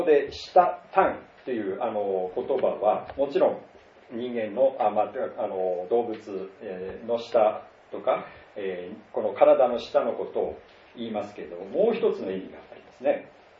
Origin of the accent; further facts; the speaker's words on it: Tohoku, Japan; 私は東北の田舎の出身ですので